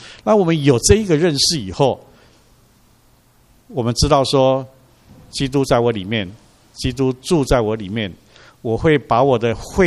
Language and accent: Chinese; Taiwan; 我是一个台湾人，是的，我是在台湾土生土长的，而且我的祖先是300年前就移民到台湾的，就是说就是所谓从闽南从厦门泉州这一带移到台湾的，真是道道地地的台湾人